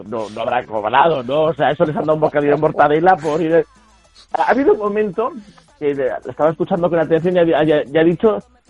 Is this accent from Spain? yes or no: yes; Alsasua, Navarre, Spain; yo soy de Alsasua, que ya lo sabéis, por el pueblo, por Alsasua